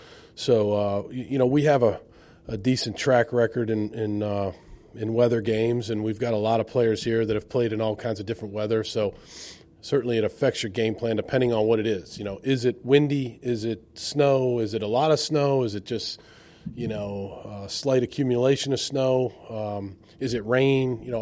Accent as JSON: {"language": "English", "country": "Ireland", "said": "You know, I have I'm Irish"}